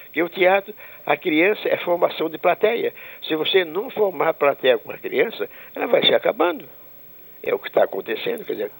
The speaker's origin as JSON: {"language": "Portuguese", "country": "Brazil", "said": "Eu sou brasileiro, adoro o meu país."}